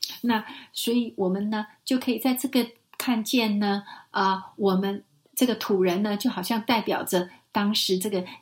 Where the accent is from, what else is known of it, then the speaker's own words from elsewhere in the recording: Mexico; Chinese is a second language; 那你知道我是墨西哥来的，我是这个拉丁美洲裔的人